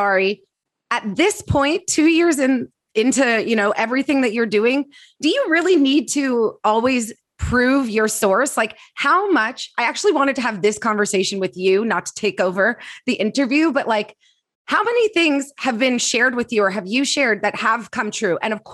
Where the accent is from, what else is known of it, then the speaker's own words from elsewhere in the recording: Canada; so I'm Canadian. Oh. We learned French growing up